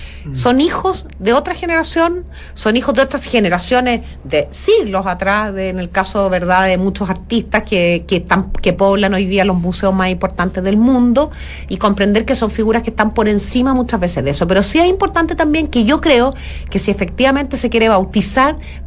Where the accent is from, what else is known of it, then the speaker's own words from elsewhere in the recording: Chile; born there; hay dos Chiles, el Chile donde nací yo